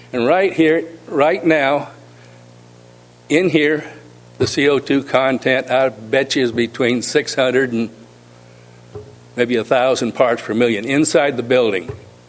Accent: Paso Robles, California, United States; Good evening, ladies and gentlemen. … from Paso Robles.

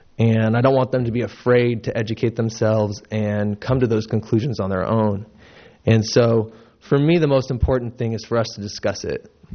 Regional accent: Morro Bay, California, United States; I'm from Morro Bay.

